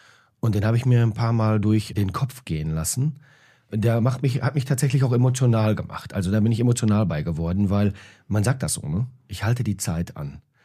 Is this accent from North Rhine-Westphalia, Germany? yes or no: yes; North Rhine-Westphalia, Germany; Also quasi würde man bei uns im Ruhrgebiet sagen, aus der Schüssel am Hängen